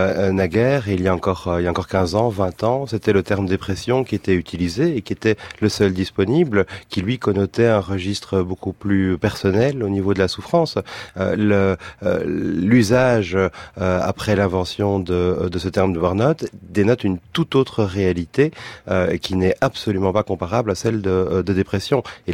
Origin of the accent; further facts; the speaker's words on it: Brussels, Belgium; en tant que bruxellois, c'est un phénomène que nous vivons